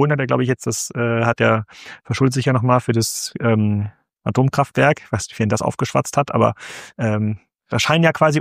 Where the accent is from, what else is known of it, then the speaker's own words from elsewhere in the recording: Kiel, Schleswig-Holstein, Germany; ich komme aus Kiel